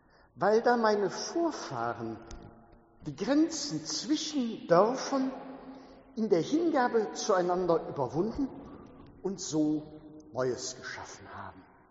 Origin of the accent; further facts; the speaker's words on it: Oberdollendorf, North Rhine-Westphalia, Germany; Ich mach's mal an meiner Heimatgemeinde deutlich. Ich bin Oberdollendorfer und der andere ist Niederdollendorfer.